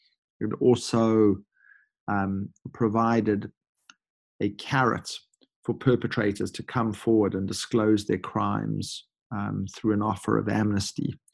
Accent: South Africa; I grew up as a white South African under apartheid and was always enormously lucky to be born into a household where my parents told me that apartheid

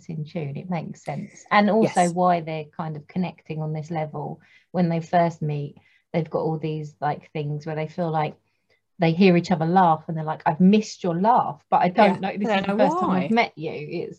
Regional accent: United Kingdom; We thought, because we're British and just, yeah, it would suit us more

